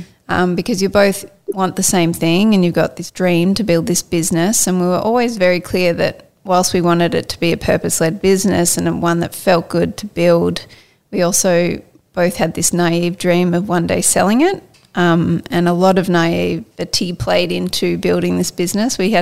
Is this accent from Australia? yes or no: yes; Melbourne, Victoria, Australia; now in Sydney, Australia; both living in Sydney, and I'm from Melbourne